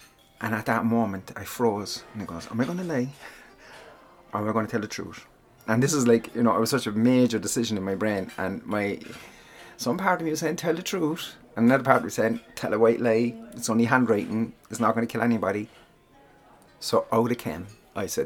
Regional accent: Ireland; accent: Irish; I wonder if Japanese people find my Japanese Irish accent funny.

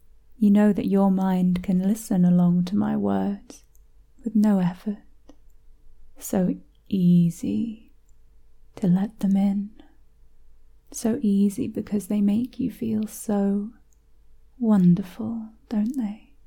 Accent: United Kingdom; accent: British; Perhaps part of it, a large part of it probably, is my British accent.

